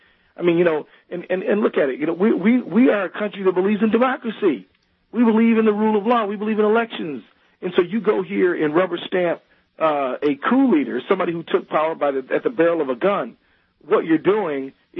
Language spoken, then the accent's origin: English; United States; I'm an American who cares about my country